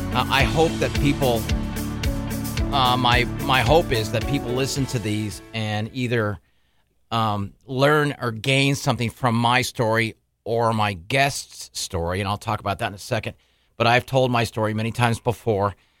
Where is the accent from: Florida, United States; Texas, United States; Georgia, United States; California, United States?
California, United States; San Diego; So, I'm from San Diego.